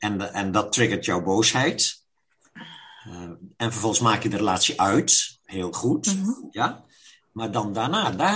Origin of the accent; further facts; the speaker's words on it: Zeeland, Netherlands; Ik ben van West-Zeeuws-Vlaanderen, maar dat is West-Vlaanderen, hè?